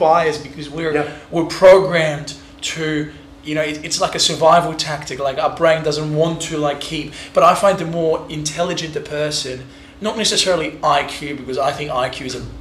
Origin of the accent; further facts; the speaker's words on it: Australia; we're all Australian